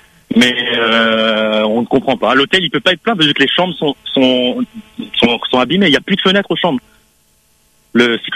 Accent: Réunion, France; now in Mayotte, France; Moi je suis professeur à Mayotte, mais je suis réunionnais. Je devais rentrer en vacances à La Réunion.

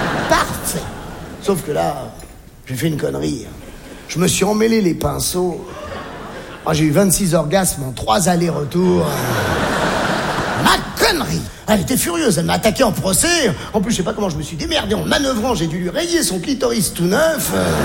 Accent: Algeria; born there

